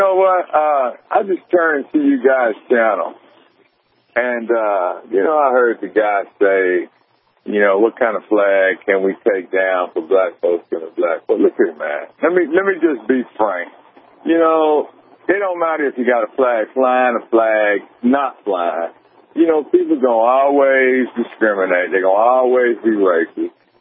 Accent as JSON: {"language": "English", "region": "California", "country": "United States", "said": "I'm from the Bay Area, baby, and we got it all out there."}